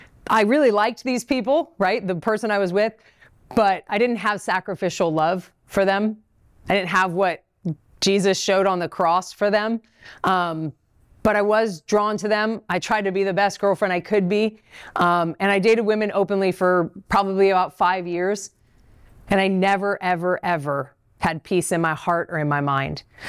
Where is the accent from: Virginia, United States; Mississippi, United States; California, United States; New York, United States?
California, United States; San Diego; I'm from San Diego, so it's a very big topic in San Diego and in Colorado that it's totally fine.